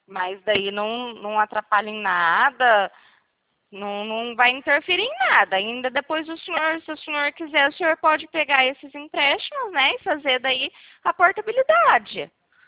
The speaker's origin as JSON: {"language": "Portuguese", "town": "Arapongas", "region": "Paraná", "country": "Brazil", "said": "Eu sou aqui de Arapongas mesmo."}